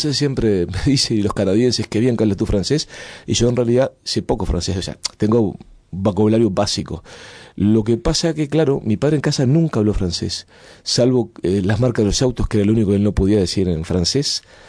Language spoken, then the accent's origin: Spanish; Montevideo, Uruguay; donde yo pasé la mayor parte de mi niñez, porque en realidad nací en La Mondiola, pero después de muy niño nos mudamos ahí a Punta Brava, a Punta Carretas, Punta Brava